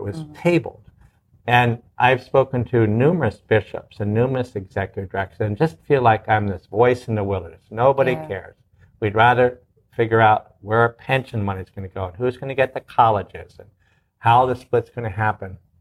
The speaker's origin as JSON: {"language": "English", "region": "Connecticut", "country": "United States", "also_born_or_lived": "Virginia Beach", "said": "So I was living in 2016 in Virginia Beach, and although I'm from Connecticut, I lived most of my life in Connecticut."}